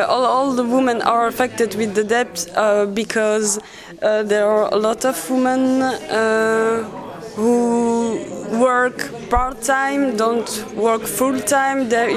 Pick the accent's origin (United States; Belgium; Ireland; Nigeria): Belgium; Liège, Wallonia; English is a second language; I'm from Belgium and from Liège